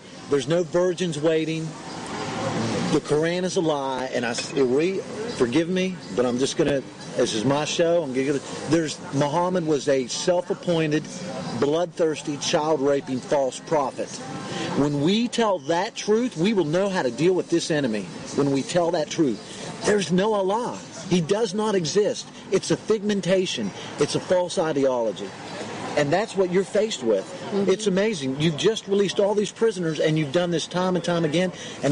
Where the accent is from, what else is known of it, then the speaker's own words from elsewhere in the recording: United States; And look, as an American, I can't begin to wrap my mind around.